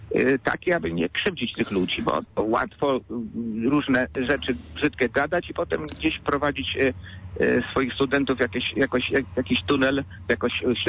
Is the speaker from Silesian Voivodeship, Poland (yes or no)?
no; Bydgoszcz, Kuyavian-Pomeranian Voivodeship, Poland; Ja też z Bydgoszczy pochodzę, z okolic, ja akurat Śródmieścia, z okolicy obok, zwanej Biedaszkowem, to już wszystko mówi ta okolica.